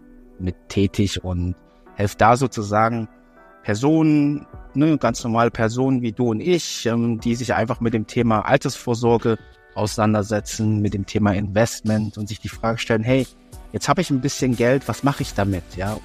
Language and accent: German; Leipzig, Saxony, Germany; now in Munich, Germany; Ich selbst bin jetzt 32 Jahre. Bin groß geworden in Leipzig. Habe jetzt meinen Lebensmittelpunkt in München.